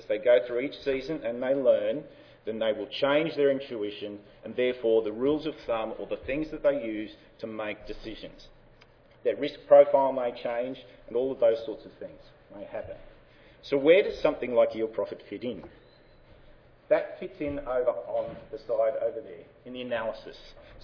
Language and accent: English; Australia; I am from Australia, and talking about the Australian experience